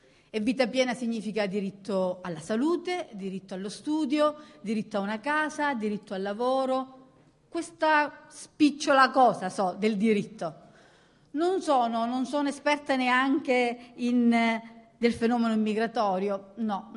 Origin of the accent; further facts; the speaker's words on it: Licata, Sicily, Italy; now in Palermo, Italy; io sono agrigentina e quando io arrivo ad Agrigento, sono nata a Licata, vivo a Palermo, però quando io arrivo nella mia terra continua ad emozionarmi